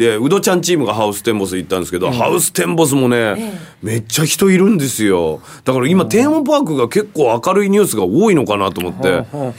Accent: Nagoya, Aichi, Japan; もともと僕な、まあ名古屋ですけど、出身は愛知県ですけど

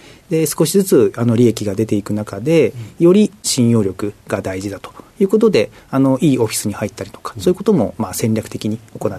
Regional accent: Hachioji, Tokyo, Japan; 東京都八王子市の出身になります。

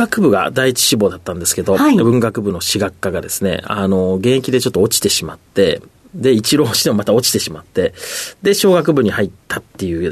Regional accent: Nishinomiya, Hyogo, Japan; 兵庫県の西宮市です。

